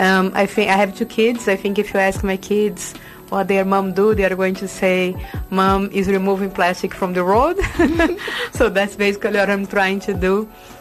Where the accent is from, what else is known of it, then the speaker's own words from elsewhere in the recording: Brazil; I grew up in Brazil.